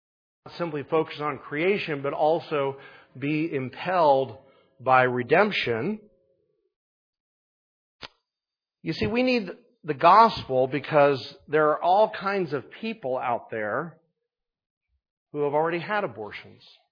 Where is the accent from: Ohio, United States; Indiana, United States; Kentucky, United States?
Ohio, United States; Columbus; I participated in an abortion protest in the streets of my hometown in Columbus, Ohio.